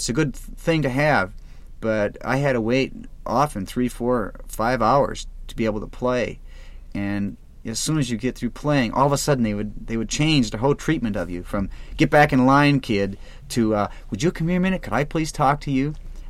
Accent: Wisconsin, United States; also born or lived in St. Paul; I was born in St. Paul and grew up in the general vicinity in Wisconsin is where I really grew up.

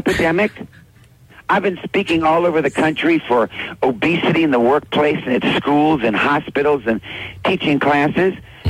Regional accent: New Orleans, Louisiana, United States; No, I never did. I'm from New Orleans, Louisiana.

